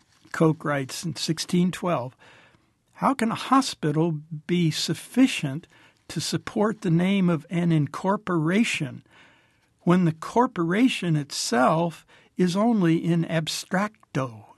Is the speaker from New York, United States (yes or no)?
no; Dayton, Ohio, United States; as I got interested in this from my own experience in Dayton, growing up in Dayton.